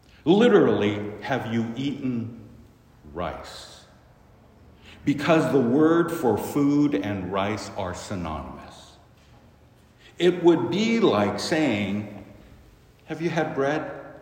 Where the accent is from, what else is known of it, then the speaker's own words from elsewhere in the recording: San Francisco, California, United States; Growing up in San Francisco, I remember, grow, grow, grow with Lang, Lang, Langendorf bread.